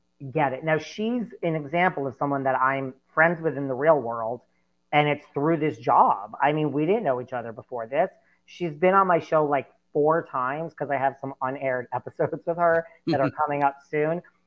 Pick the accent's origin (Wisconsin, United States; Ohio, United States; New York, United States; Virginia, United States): New York, United States; Like, just being a New Yorker, I'm in the Hamptons now. I'm more of a Hamptons girl over Fire Island, but fine.